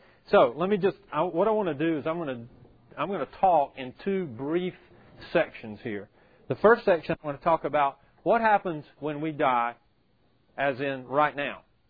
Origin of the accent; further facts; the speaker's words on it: the South, United States; but I say Sheol because I grew up in the South.